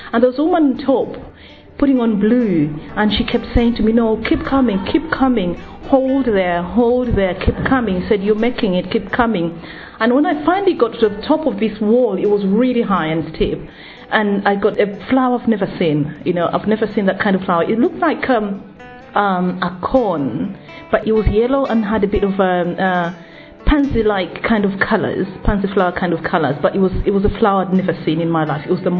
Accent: Uganda; I'm originally from Uganda, and Catholic, born and bred Catholic

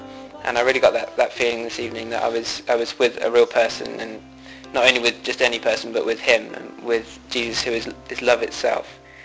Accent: Banbury, South East England, United Kingdom; I'm 22 and I'm from Banbury, which is in England.

